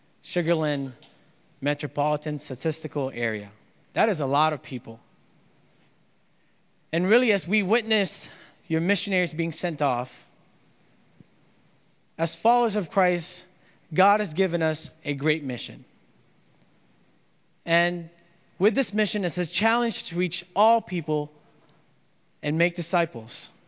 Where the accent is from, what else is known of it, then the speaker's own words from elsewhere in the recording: Dagupan, Pangasinan, Philippines; I grew up in the Philippines, in the region of Pangasinan, in Dagupan City. My dad was a fisherman.